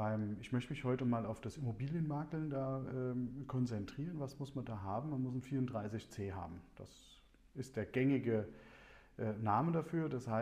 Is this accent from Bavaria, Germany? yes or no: no; Hesse, Germany; Also, wie die meisten wissen, komme ich aus Hessen.